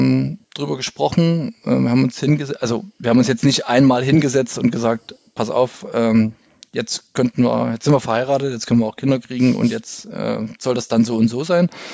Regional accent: East Germany, Germany; Ich bin ja im Osten aufgewachsen, ne?

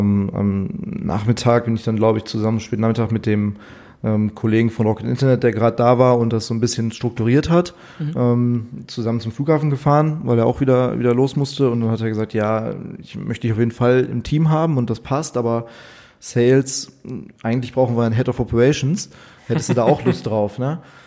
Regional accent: Bottrop, North Rhine-Westphalia, Germany; also born or lived in Venlo, Netherlands / Munich; bin noch 27 und bin ursprünglich aus Bottrop, also Kind des Ruhrgebiets.

